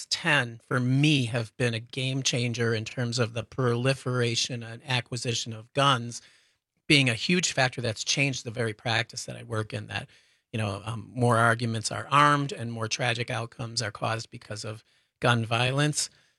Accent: Chicago, Illinois, United States; you know, Chicago, my hometown, being thrown out as an example of, you know, just a war zone

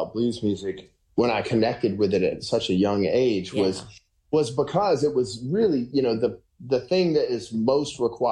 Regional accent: Shreveport, Louisiana, United States; We put out a live DVD from the very first concert of the tour in my hometown in Shreveport.

